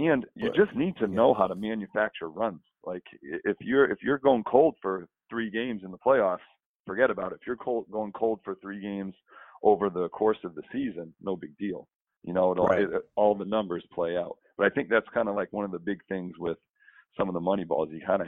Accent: United States; Hey, Pat, we're American. Baseball's ingrained in all of us.

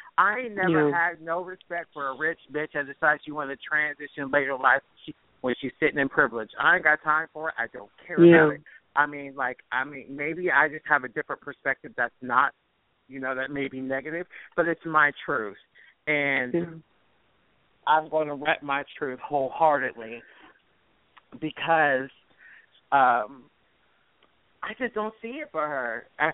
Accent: Ohio, United States; accent: Ohio; I moved to Oregon, and I lost my Ohio accent, and it was over time. And so now I don't sound like I'm straight out of the country anymore.

